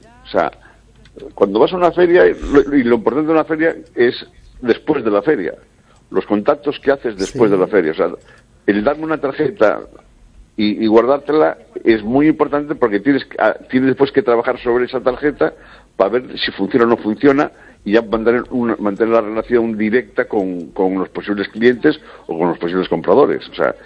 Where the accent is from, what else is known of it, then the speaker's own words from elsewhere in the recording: Marín, Galicia, Spain; pues yo soy gallego, soy de Marín, pues tal, no sé qué, vamos a hablar